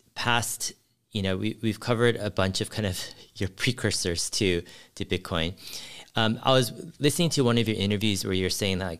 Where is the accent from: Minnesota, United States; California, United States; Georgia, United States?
California, United States; San Jose; I actually grew up in San Jose. Cupertino area. I think growing up in Silicon Valley